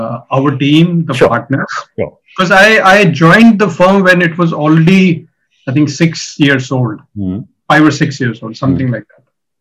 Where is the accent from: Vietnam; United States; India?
India; Jammu and Kashmir; moved away; also born or lived in Delhi; So the first one would be when I left Kashmir. I am from Kashmir.